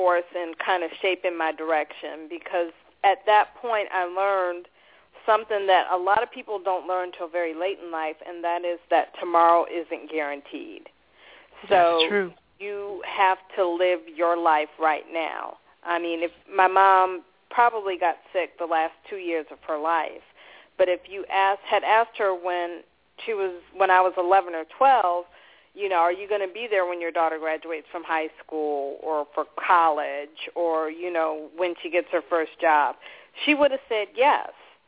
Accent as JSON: {"language": "English", "town": "Beachwood", "region": "Ohio", "country": "United States", "said": "from Beechwood, Ohio, and little town outside of Cleveland. And I grew up an only child."}